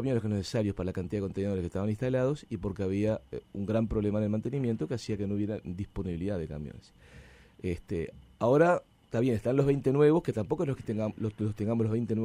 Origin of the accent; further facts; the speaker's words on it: Uruguay; Y yo me di cuenta que era como buen uruguayo de la cultura de tirar en la calle cosas o desde el auto cosas